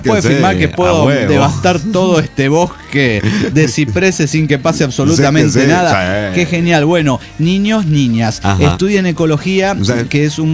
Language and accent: Spanish; Querétaro, Mexico; de Querétaro, México.